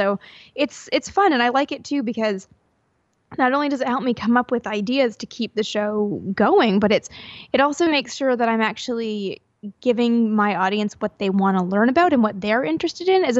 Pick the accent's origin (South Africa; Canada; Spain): Canada; I am from Canada, where not everybody and their grandfather works for